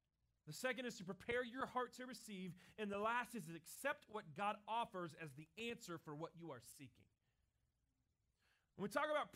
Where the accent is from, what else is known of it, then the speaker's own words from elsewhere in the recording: the South, United States; I'm from the South, right? We say the blessing, right, before we eat.